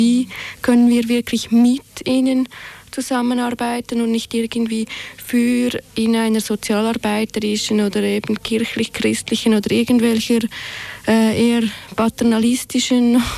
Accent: Switzerland; dass ich als Schweizerin ja wahrscheinlich ein bisschen mehr weiß, wie die Strukturen hier sind

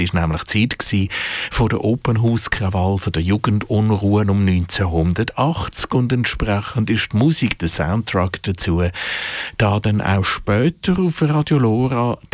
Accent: Baden-Württemberg, Germany; So am Rand von Baden, wo ich aufgewachsen bin, ist das nicht ganz einfach gewesen

